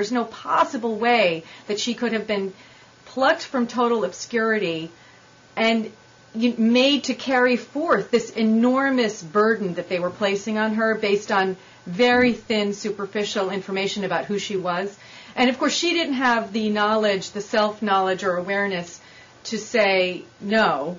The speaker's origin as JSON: {"language": "English", "town": "Boston", "region": "Massachusetts", "country": "United States", "said": "You know, I'm from Boston, so I was taken to Red Sox games as a little girl, and I mean, it's like a religion, but it's more than baseball."}